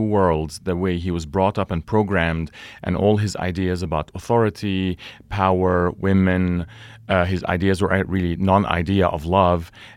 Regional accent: Colorado, United States; It's wonderful for me to be back in my home state in Colorado to work with all these wonderful people.

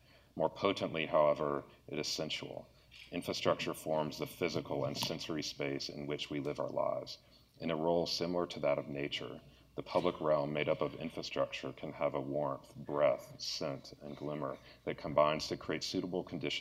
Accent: Chamblee, Georgia, United States; I grew up in Chamblee. I grew up on I-285, basically between Buford Highway and Perimeter Mall.

